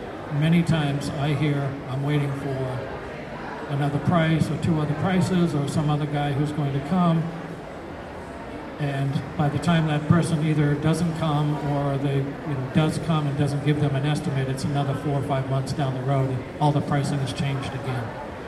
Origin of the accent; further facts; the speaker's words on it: New England, United States; And I'm from New England, we're used to doing that.